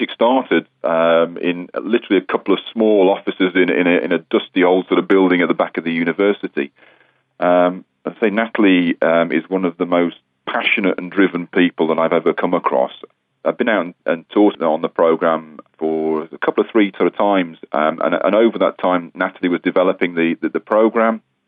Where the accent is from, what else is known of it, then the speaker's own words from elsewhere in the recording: England, United Kingdom; And I said, I'm from England.